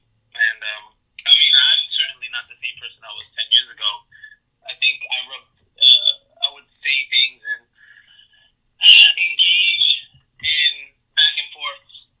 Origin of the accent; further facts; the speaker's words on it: United States; I'm Puerto Rican, she was Mexican, I was raised here, she was raised there